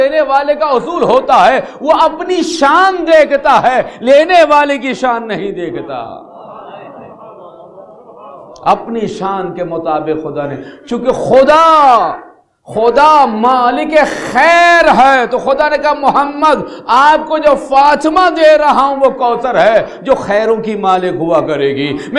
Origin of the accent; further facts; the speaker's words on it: Muhammad Dera, Pakistan; میرا بچپن وہیں گزرا محمد ڈیرے میں.